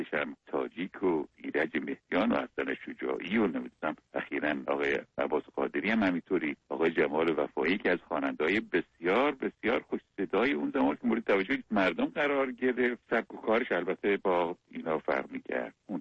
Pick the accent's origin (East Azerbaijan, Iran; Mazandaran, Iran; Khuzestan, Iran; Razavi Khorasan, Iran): Khuzestan, Iran; حالا من با اینا فرقم اینه که اهل خوزستانم